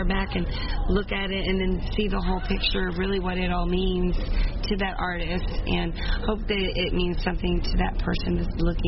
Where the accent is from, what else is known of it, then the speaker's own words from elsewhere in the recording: Missouri, United States; I am. I'm from Missouri, so...